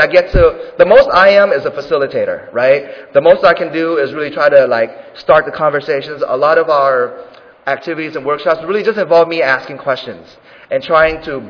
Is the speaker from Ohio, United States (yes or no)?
no; Oakland, California, United States; also born or lived in Richmond, United States; Even though I grew up in Oakland, I grew up in Richmond